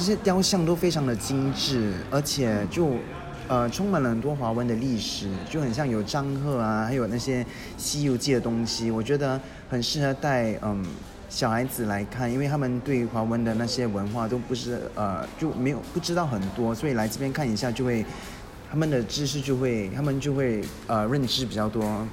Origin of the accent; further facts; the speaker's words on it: Taiwan; 因为我是从台湾来的，所以我来新加坡旅游的时候就打算来看一下有什么个究竟。